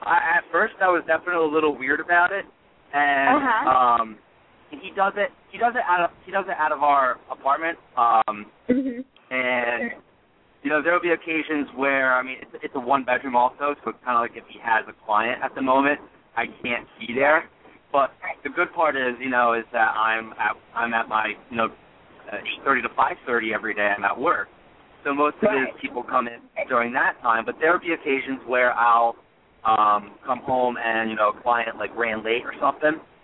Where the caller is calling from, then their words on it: Morristown, New Jersey, United States; I am calling from, I think I'm in Morristown, New Jersey right now. I'm heading to Philadelphia.